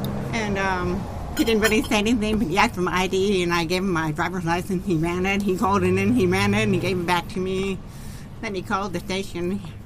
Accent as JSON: {"language": "English", "town": "Warrenton", "country": "United States", "tie": "born or raised there", "said": "Yeah, I grew up in Warrenton. Yeah, and my family had been in this area for quite a long time. I went to Warrenton Elementary School, the junior high, Warrenton High School."}